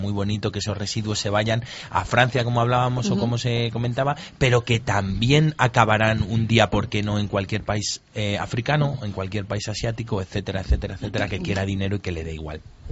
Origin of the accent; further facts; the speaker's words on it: Spain; es algo que evidentemente tenemos que plantearnos los españoles como españoles